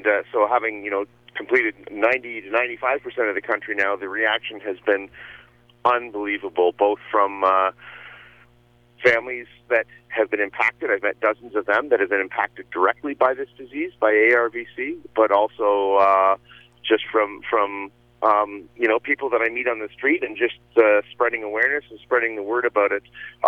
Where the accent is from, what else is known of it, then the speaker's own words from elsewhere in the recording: Waterford, Ontario, Canada; en route to southwestern Ontario, to Waterford, Ontario, where my hometown is